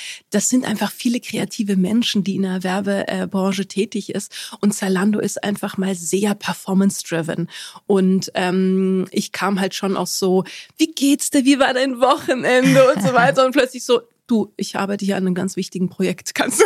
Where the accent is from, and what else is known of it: Germany; born or raised there; also born or lived in Egypt